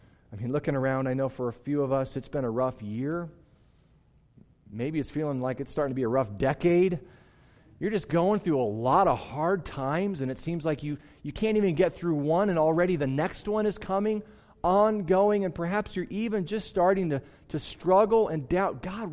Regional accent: Midwest, United States; And we grew up in the Midwest where there was lots of salt on the road in the wintertime.

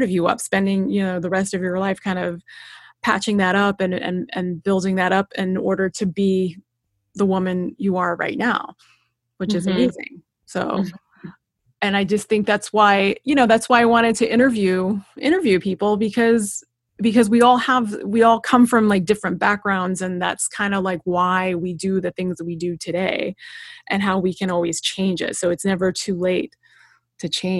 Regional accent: the South, United States; I grew up in the South, so I understand where that's coming

